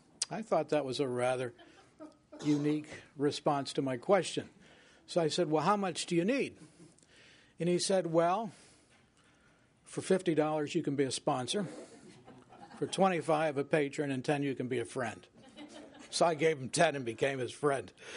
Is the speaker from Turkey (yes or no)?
no; Oklahoma City, Oklahoma, United States; now in New York City, United States; When I moved there from Oklahoma City. Now, a cultural difference, you can imagine, between the two is enormous.